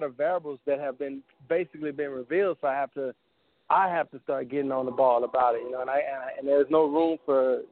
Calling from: Atlanta, Georgia, United States; out of hot Atlanta.

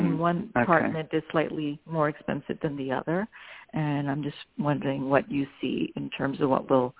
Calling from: New Jersey, United States; I'm calling from New Jersey.

